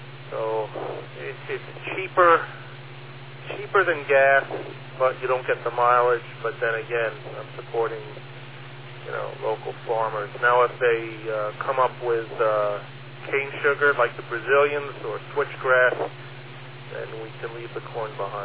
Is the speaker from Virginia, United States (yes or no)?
no; Minnesota, United States; Out in the Midwest, I'm from Minnesota.